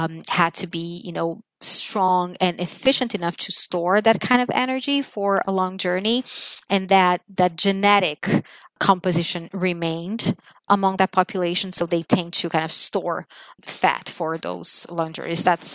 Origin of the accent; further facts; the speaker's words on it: Brazil; I grew up in Brazil, and when I was a child